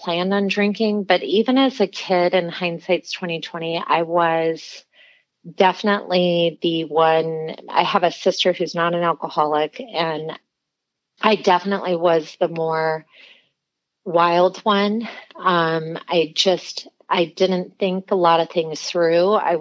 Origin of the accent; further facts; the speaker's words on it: Hawaii, United States; So I was born and raised in Hawaii. I grew up there.